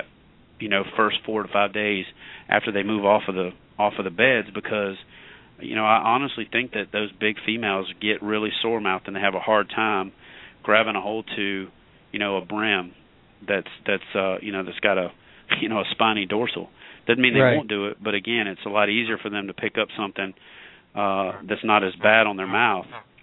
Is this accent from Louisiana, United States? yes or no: yes; Jonesville, Louisiana, United States; I grew up in Jonesville, Louisiana, and that's like 10 miles from where rattle trap, the real rattle traps are out of Alexandria